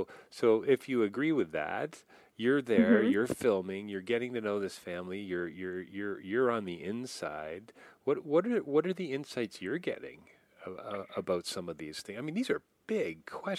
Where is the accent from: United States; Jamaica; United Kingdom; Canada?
Canada; I'm Canadian.